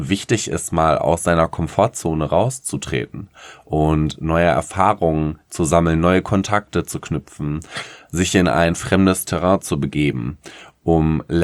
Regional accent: Paderborn, North Rhine-Westphalia, Germany; now in Hamburg, Germany; Ich bin ja aus Paderborn eigentlich gebürtig. Und habe dort ganz viele Jahre gelebt. Bin jetzt halt in so eine große Metropole gezogen, weil ich keine Motivation mehr in meinem Heimatort hatte.

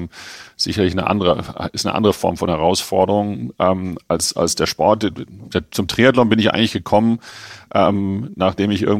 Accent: Germany; now in Herzogenaurach, Germany; Ich bin ja eigentlich in Frankfurt groß geworden oder im Ruhrgebiet groß geworden und Herzogenaurach ist für mich immer so ein bisschen eine Durchgangsstation gewesen.

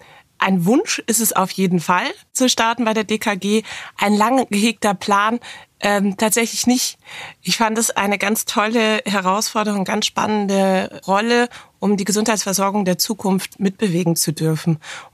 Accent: Oldenburg, Lower Saxony, Germany; Eigentlich bin ich aber aufgewachsen in Niedersachsen, in der schönen Stadt Oldenburg, in Oldenburg, wie man so schön sagt, weil es auch noch ein weiteres Oldenburg in Schleswig-Holstein gibt. Und es ist eher ein beschaulicher Ort

